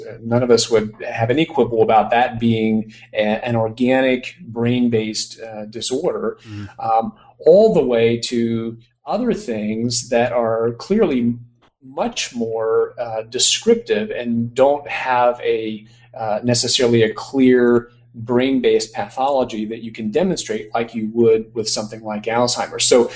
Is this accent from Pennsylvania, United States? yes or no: yes; Pennsylvania, United States; I'm originally from Pennsylvania, but practiced in South Carolina for 6 years.